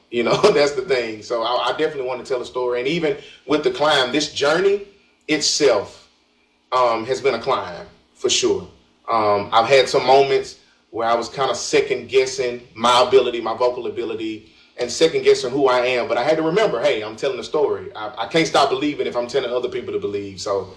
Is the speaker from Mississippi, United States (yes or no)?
yes; Mississippi, United States; And I wouldn't trade my home state for the world. I kid you not. I love Mississippi.